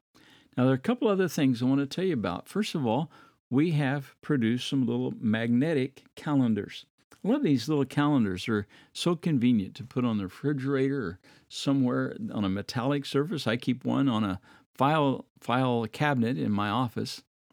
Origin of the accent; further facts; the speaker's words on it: Midwest, United States; I remember growing up in the Midwest and going to my grandparents' house